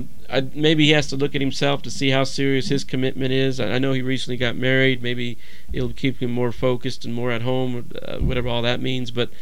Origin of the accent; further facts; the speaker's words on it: Dallas, Texas, United States; I grew up in Dallas-Fort Worth area, and Roger Staubach wrote me when I was in the hospital.